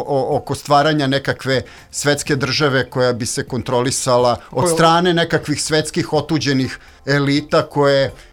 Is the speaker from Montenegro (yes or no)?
no; Serbia; došlo do promjene tog svetskog poretka u kome mi kao Srbi nikakve šanse nismo imali